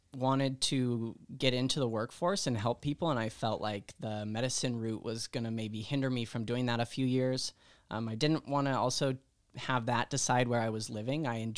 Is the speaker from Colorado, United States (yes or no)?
yes; Golden, Colorado, United States; I was born and raised in Golden, Colorado.